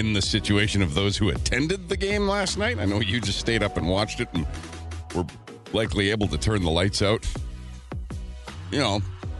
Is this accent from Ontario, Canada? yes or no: no; Brandon, Manitoba, Canada; I don't know what any of that is. I'm from Brandon.